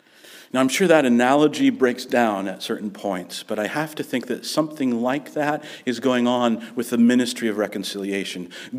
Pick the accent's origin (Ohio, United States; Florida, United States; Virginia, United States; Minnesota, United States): Virginia, United States; I come from Virginia. And let me be clear about something. We get snow in Virginia, all right?